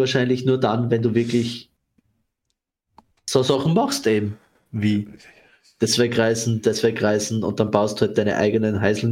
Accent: Styria, Austria; das hat es ja bei uns, wo ich herkomme, in der Steiermark auch gegeben

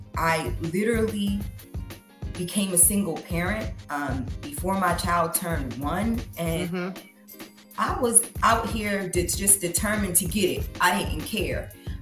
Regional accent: Baltimore, Maryland, United States; also born or lived in Allentown; we grew up in Baltimore City. I'm originally from Allentown and I'm Puerto Rican. So Puerto Rican family, six brothers and sisters, like we were those people.

